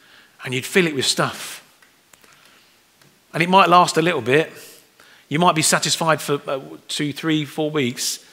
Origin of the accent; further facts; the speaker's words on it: United Kingdom; the problem is we're British, so we're not very good at opening up